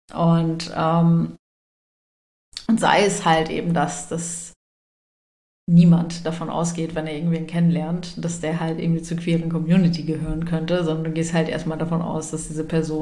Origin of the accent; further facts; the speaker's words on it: Oldenburg, Lower Saxony, Germany; Und zwar war ich komme aus Oldenburg und an dem Tag war ich, da war CSD in Oldenburg